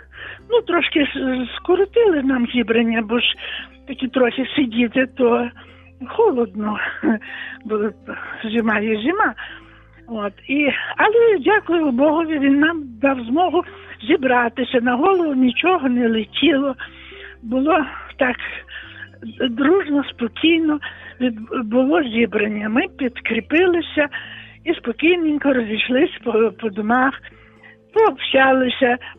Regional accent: Volyn Oblast, Ukraine; я з Волині

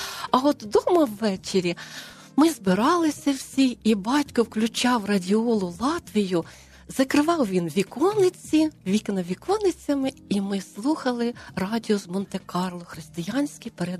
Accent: Orlovets, Cherkasy Oblast, Ukraine; now in Kyiv, Ukraine; Живу я в Києві. Родом я з Черкащини, з мальовничого села Орловець на Городищині.

